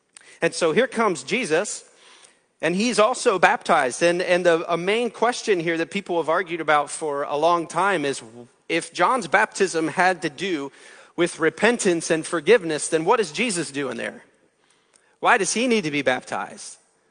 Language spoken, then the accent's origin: English; Pennsylvania, United States; I grew up in Pennsylvania, and she grew up over in Kelowna